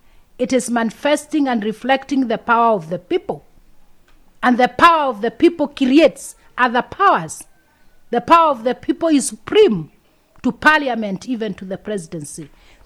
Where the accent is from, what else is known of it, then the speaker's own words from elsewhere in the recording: Kenya; And as a Kenyan, I would want to state here and clear that history cannot be cheated.